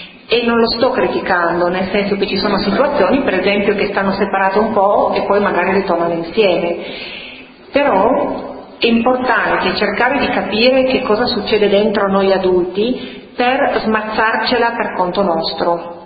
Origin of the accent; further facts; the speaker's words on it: Piedmont, Italy; almeno qua in Piemonte, io sono piemontese doc, no?